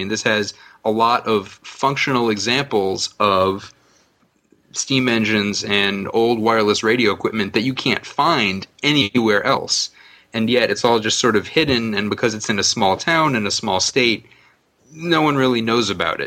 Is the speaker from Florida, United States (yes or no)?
no; East Greenwich, Rhode Island, United States; What I take my friends to, because I grew up in East Greenwich, is I would go down the street to Hilltop Creamery